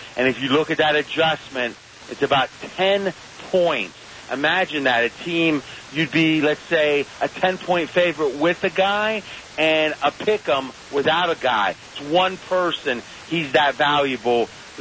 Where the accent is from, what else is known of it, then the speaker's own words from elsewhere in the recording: Steubenville, Ohio, United States; Jimmy the Greek's hometown was 20 minutes from my hometown, Steubenville, Ohio. Also … hometown.